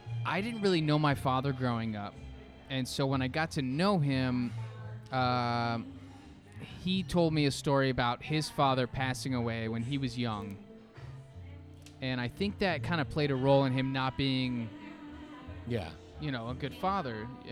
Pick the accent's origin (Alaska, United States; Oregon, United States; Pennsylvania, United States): Alaska, United States; Born and raised in Alaska